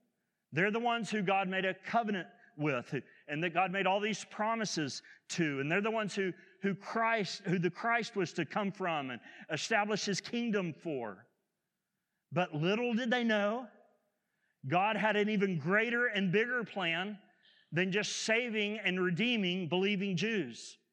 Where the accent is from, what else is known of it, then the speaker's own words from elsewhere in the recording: Oklahoma, United States; I'm from Southwest Oklahoma, so let me spell that.